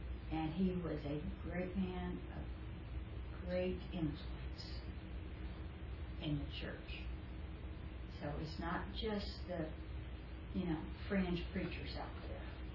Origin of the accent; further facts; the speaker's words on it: Tennessee, United States; that my family was very close to growing up in Tennessee.